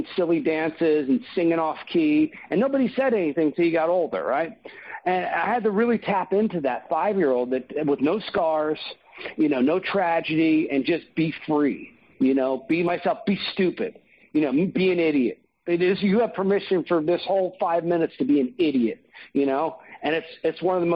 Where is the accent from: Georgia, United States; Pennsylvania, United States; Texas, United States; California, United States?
Pennsylvania, United States; Philadelphia; I'm from Philly. We don't wave. You know, you get robbed if you wave at people where I'm from in South Philly.